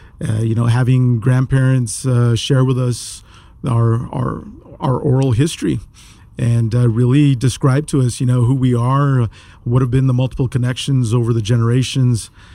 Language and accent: English; Las Vegas, New Mexico, United States; I'm originally from Las Vegas, New Mexico, Vegueño de corazón. And being from northern New Mexico, in this case, northeastern New Mexico, you know, you grow up within an amazing culture